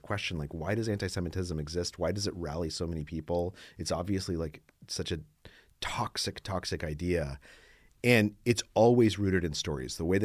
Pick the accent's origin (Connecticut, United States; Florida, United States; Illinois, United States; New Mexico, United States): New Mexico, United States; I grew up in New Mexico and I went to Yale.